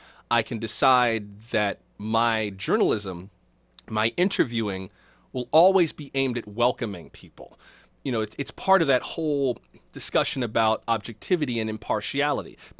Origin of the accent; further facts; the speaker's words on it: Florida, United States; I love Georgia. I'm from Florida.